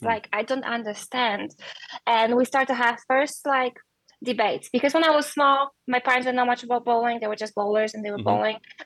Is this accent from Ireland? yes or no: no; Poland; English is a second language; Later, they opened a bowling center in my hometown when I started to practice a lot. And then there was a bowling association in okay. Poland